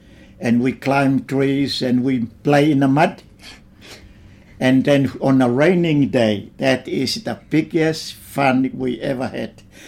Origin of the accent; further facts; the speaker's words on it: Lotofoa, Ha'apai, Tonga; English is a second language; I grew up in Tonga, and in a little island is called Lotofoa. The island is 4 villages, mm-hmm. and it's called Foa, and that's where I grew up.